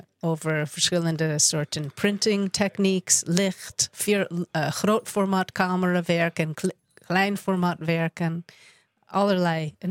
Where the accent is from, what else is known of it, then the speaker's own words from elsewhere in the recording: New York, United States; Dutch is a second language; now in Netherlands; Ja, dus ik kom uit New York.